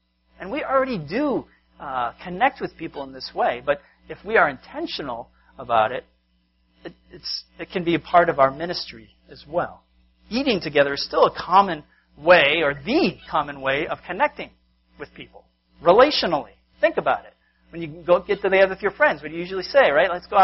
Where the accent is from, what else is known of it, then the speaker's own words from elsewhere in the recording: Massachusetts, United States; I remember the meals I had together with my family growing up in Massachusetts. My parents came from the Midwest